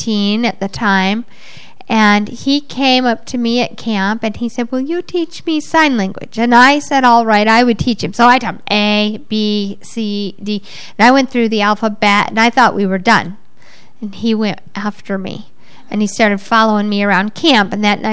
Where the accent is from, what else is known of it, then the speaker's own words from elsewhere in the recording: Orlando, Florida, United States; Now, I hadn't said I was from Orlando in my testimony that morning.